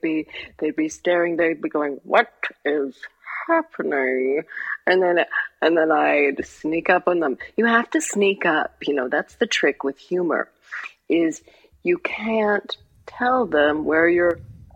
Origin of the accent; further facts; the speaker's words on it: United Kingdom; I have a British sister, so I have a British niece. I am British.